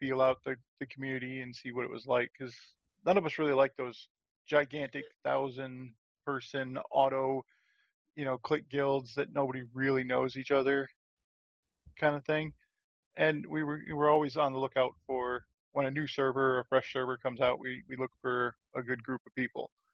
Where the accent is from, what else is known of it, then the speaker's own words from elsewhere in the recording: Michigan, United States; because originally I'm from Michigan, so I'm a huge Detroit Lions fan.